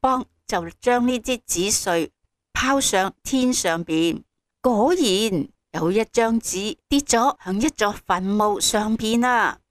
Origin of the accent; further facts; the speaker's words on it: China; 清明节是我们中国人很重要一个节日